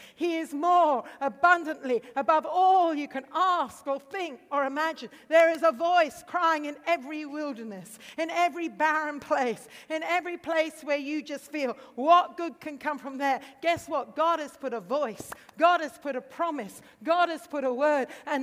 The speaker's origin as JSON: {"language": "English", "country": "India", "tie": "born or raised there", "said": "I grew up in India, so I'm an Asian educated."}